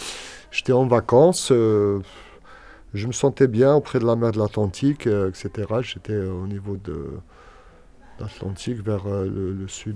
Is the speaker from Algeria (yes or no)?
yes; Algeria; Comme dit un proverbe de chez nous, en Algérie